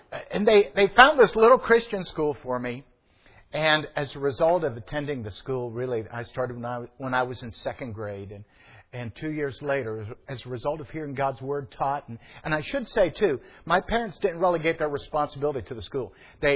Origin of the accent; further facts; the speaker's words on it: Pittsburgh, Pennsylvania, United States; I grew up in Pittsburgh, Pennsylvania.